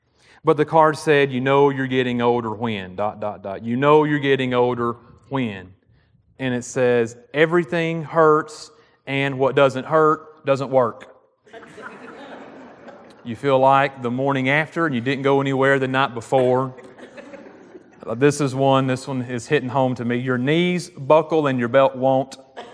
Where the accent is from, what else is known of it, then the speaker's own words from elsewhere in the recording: Piedmont, United States; And I'm from Piedmont, so I'm like, nobody keeps their teeth.